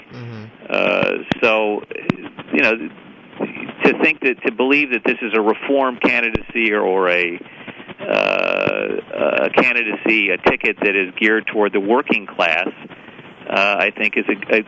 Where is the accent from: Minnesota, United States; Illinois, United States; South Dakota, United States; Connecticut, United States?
Illinois, United States; I grew up in Cook County